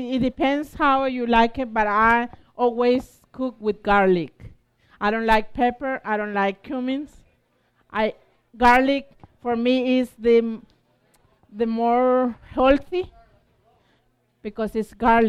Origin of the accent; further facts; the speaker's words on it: Tamaulipas, Mexico; English is a second language; I'm from Tamaulipas. It's across the border from Brownsville.